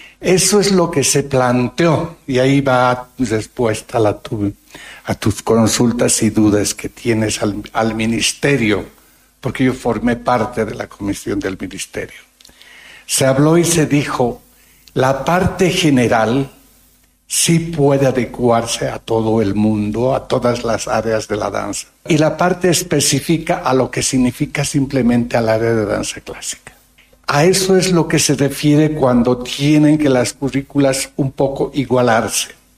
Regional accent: Bolivia; Señores, los culpables somos nosotros los bolivianos, que hacemos folclor, que difundimos el folclor

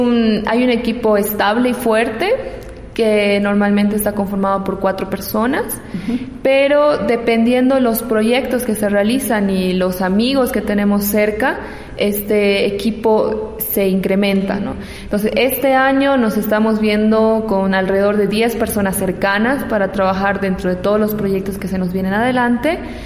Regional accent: Santa Cruz, Bolivia; now in La Paz, Bolivia; De Santa Cruz.

